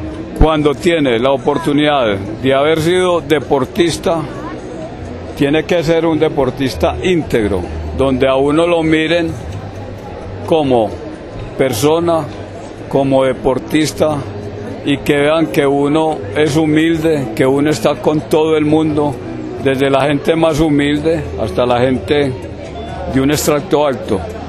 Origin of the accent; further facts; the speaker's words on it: Medellín, Antioquia, Colombia; also born or lived in Don Matías; Vea, yo soy del departamento de Antioquia. Sí. Nací en el municipio de Don Matías. Tengo 73 años.